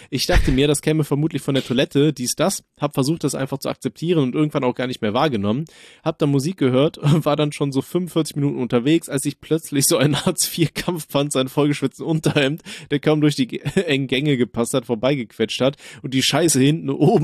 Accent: Osnabrück, Lower Saxony, Germany; Ich komme aus Osnabrück

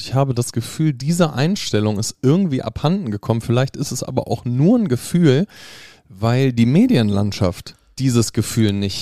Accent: Hanover, Lower Saxony, Germany; Und ich bin von meiner Geburt an bin ich Hannoveraner

